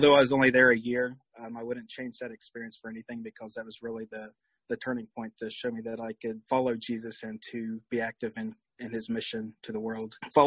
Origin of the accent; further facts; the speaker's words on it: Portsmouth, Ohio, United States; I was born and raised in Southern Ohio in a town called Portsmouth.